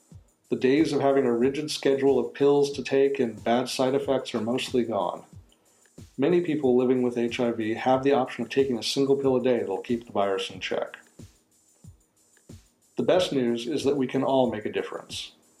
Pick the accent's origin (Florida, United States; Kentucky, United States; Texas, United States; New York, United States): Texas, United States; Dallas; from Dallas, Texas.